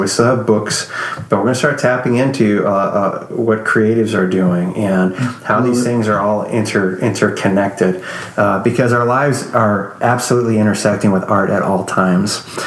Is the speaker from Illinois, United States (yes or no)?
yes; Illinois, United States; We've inherited Illinois. We've been born and raised in Illinois, mm-hmm. so you inherit the state.